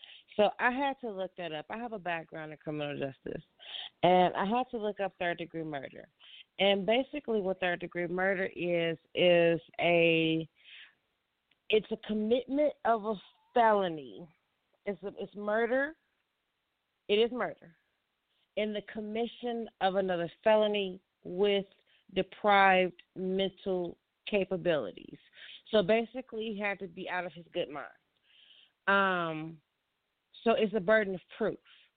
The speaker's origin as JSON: {"language": "English", "town": "Chicago", "region": "Illinois", "country": "United States", "said": "So, you all know I'm from Chicago, and I made a trip to check on my mom and my mother-in-law and my family that lives in Chicago and the surrounding areas."}